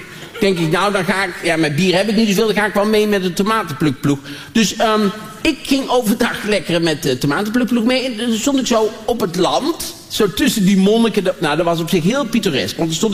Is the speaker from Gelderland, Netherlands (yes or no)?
no; Tilburg, North Brabant, Netherlands; Ik kom zelf uit Tilburg. En Tilburg is eigenlijk meer naar boven